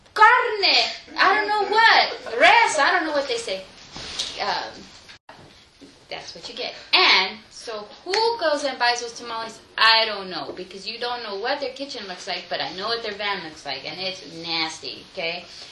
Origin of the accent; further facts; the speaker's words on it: Huntington Park, California, United States; I was born in Huntington Park in 1970. And I've lived here my whole life.